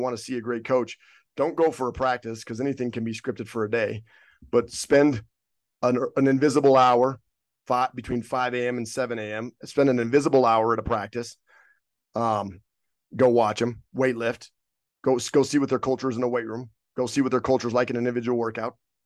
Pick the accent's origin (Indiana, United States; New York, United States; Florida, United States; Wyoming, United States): Wyoming, United States; growing up in Wyoming, you know, I grew up in it without the YouTube era, without the technology era.